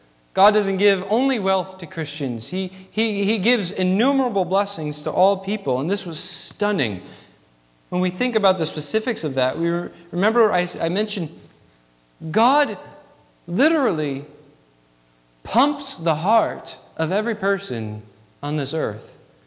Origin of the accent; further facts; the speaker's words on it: New England, United States; growing up in New England, we would go to the Boston Children's Museum.